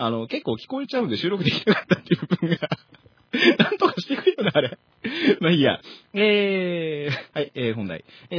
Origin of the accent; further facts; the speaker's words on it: Osaka, Japan; now in Tokyo, Japan; 29日は地元大阪を離れて東京にいるし